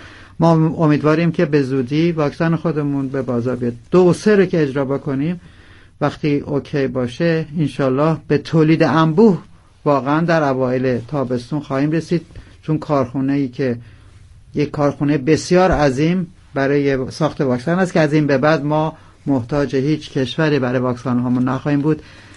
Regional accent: Iran; من هم به عنوان یک ایرانی با عشق به شما، هر چی که در چنته داشته باشم با شما در میون خواهم گذاشت.

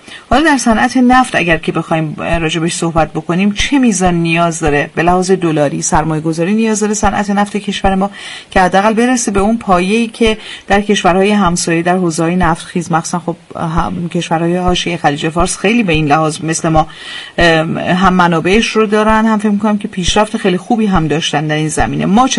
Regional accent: Iran; من به عنوان یک ایرانی و خیلی همه ایرانی ها از خداشونه که این اتفاق بیفته

